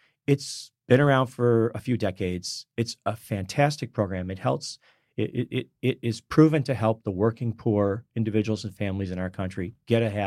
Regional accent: Michigan, United States; I grew up in Michigan. Mm-hmm. And so he worked for a car parts company. There was a lot of automotive industry related businesses in Michigan, all over Michigan.

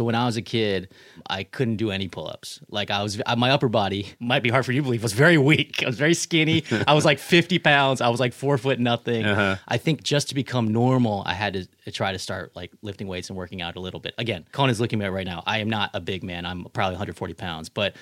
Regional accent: Riverside, California, United States; So I grew up in Riverside, California, and I went to a bunch of massive public schools.

